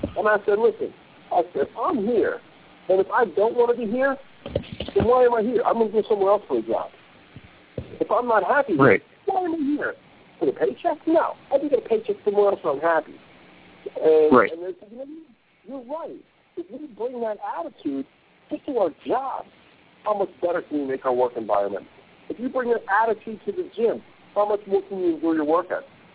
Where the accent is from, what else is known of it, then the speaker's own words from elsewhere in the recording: Philadelphia, Pennsylvania, United States; I'm from Philadelphia. We only throw left hooks.